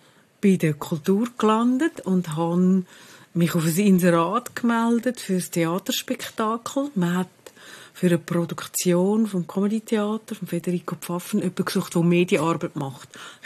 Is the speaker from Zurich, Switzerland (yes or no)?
yes; Zurich, Switzerland; ich bin da in Zürich aufgewachsen, in der Schule, in Oberstrasse. Und habe auch hier in Zürich studiert, also Linguistik und Publizistik.